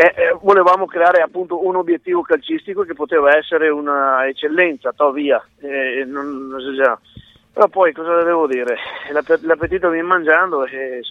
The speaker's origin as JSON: {"language": "Italian", "town": "Castelfranco Veneto", "region": "Veneto", "country": "Italy", "tie": "born there", "said": "Io sono nato a Castelfranco Veneto e sono arrivato a Materica comprando la Fidea nel 1998 con la mia famiglia"}